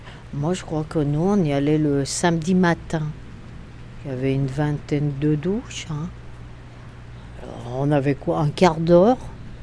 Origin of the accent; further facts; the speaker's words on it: Lyon, Auvergne-Rhône-Alpes, France; Je suis née à Gerland en 1954. Je connais bien le quartier.